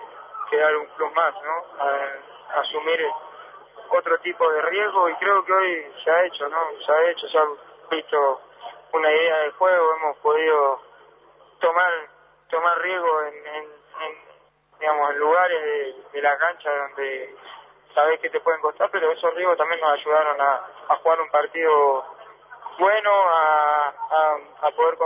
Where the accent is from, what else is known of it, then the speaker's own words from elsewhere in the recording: Argentina; somos argentinos